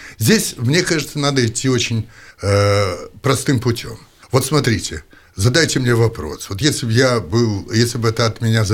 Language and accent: Russian; Odesa, Odesa Oblast, Ukraine; now in Belarus; А я понаехал из Одессы.